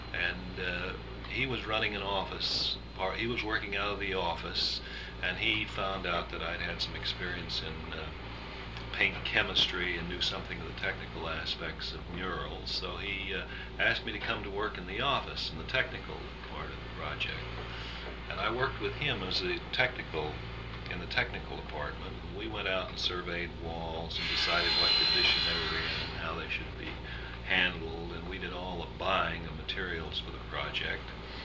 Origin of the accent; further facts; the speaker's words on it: Bronson, Kansas, United States; All right, I was born in Bronson, Kansas. That's a small town about 100 miles south of Kansas City. And grew up in Kansas.